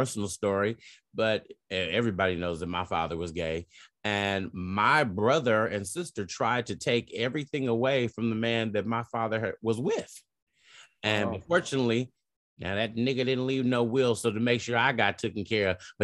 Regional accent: Texas, United States; I'm from Texas, so.

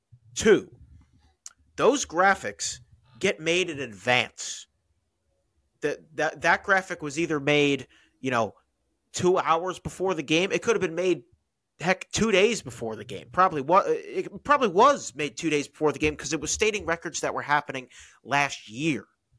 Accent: New York, United States; as a New Yorker, I watch those two guys the most.

